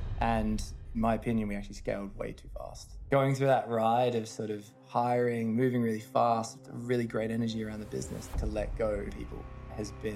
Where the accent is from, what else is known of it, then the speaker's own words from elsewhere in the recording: Melbourne, Victoria, Australia; now in London, United Kingdom; So, I am an Aussie. Hailing from Melbourne, back in Australia, down south. I now live in London. I've been living here for about 7 years, but I definitely would still call Australia home. I'm losing the accent every year that goes